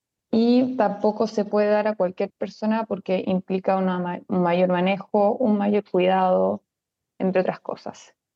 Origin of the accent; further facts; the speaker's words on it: Chile; moved away as an adult; now in Barcelona, Spain; yo soy chilena y me vine a vivir hace aproximadamente un mes a Barcelona